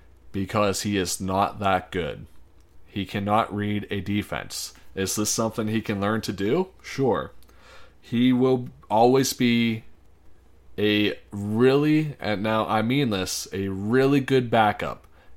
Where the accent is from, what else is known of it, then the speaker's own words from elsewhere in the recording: Pittsburgh, Pennsylvania, United States; I understand I have a lot of Steelers fans as listeners because I am from Pittsburgh.